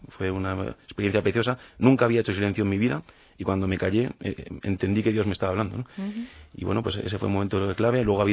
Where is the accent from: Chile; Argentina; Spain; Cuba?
Spain; Boadilla del Monte, Community of Madrid; Yo tengo 24 años, soy natural de Boadilla del Monte